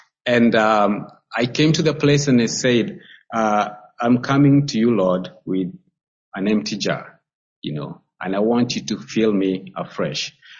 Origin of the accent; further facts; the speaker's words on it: Nairobi, Kenya; I come from Nairobi, Kenya, and we say Jambo.